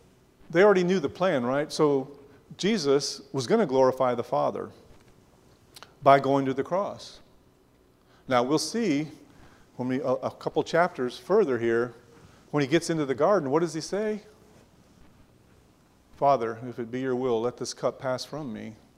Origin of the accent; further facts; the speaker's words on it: Indiana, United States; We came, Martha and I came from Indiana, and they had a place there, it was called Indiana Beach.